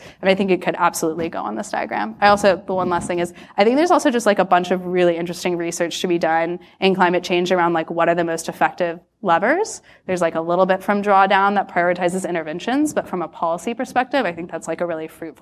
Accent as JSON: {"language": "English", "country": "United States", "said": "especially given my nationality as an American"}